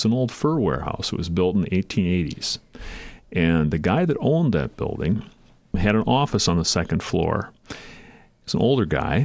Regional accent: Red Wing, Minnesota, United States; Red Wing? I'm from Red Wing.

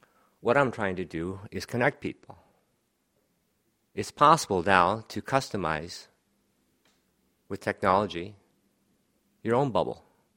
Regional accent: Minnesota, United States; I'm a Minnesotan. I was born and raised in Minnesota.

